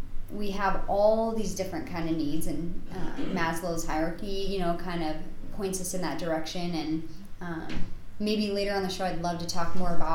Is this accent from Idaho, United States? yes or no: yes; Moscow, Idaho, United States; but I grew up here in Moscow, and so moving to DC just would have been like a culture shock.